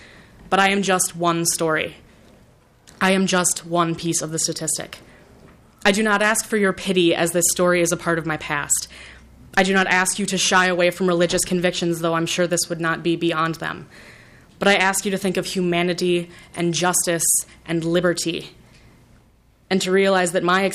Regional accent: Minnesota, United States; I speak to you today not only as a Minnesotan

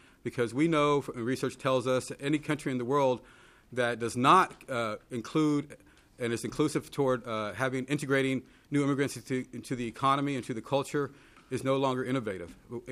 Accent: Texas, United States; moved away as an adult; now in Minneapolis, United States; I moved to Minneapolis 9 years ago to chair the Department of Chicano and Latino Studies. I was born and raised in Texas, as were my parents

